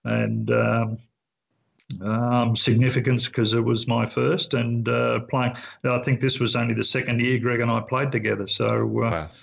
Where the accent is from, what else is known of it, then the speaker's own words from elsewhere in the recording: Australia; they were interviewing me as an Australian to say how did I like this weather